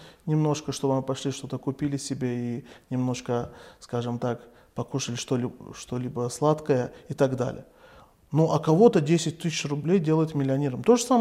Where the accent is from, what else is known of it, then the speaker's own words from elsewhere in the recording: Russia; Я сам в детстве, я вырос как бы в России.